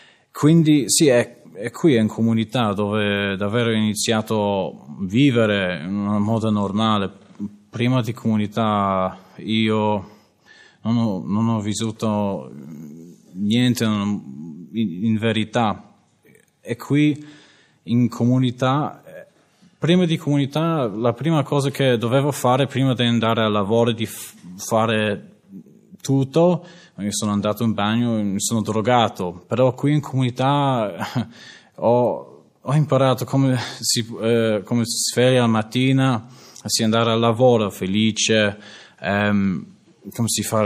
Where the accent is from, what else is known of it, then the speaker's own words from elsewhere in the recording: London, United Kingdom; Italian is a second language; now in Italy; sono di Londra, Inghilterra. Io sono molto fortunato che sono nato in una famiglia dove noi non abbiamo mancato niente.